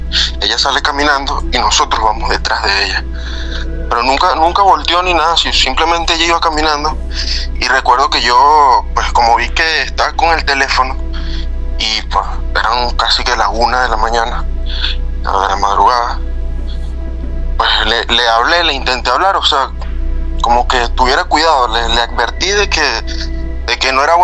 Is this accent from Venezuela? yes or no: yes; Venezuela; soy de Venezuela y en Venezuela pues se escuchan muchas historias de brujas